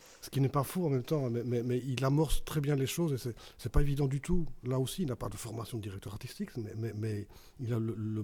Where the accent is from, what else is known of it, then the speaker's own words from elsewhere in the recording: Belgium; moi, je suis belge, je suis timide